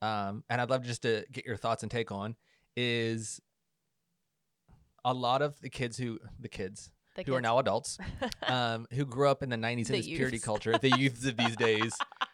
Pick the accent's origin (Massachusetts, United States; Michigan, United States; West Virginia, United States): West Virginia, United States; I grew up in West Virginia where men didn't wear jewelry, so that wasn't a thing.